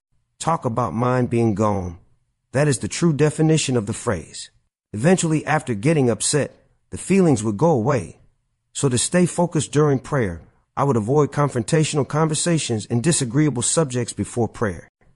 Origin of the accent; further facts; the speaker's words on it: Greenwood, Mississippi, United States; the horror that had befallen me and people back in my hometown of Greenwood, Mississippi.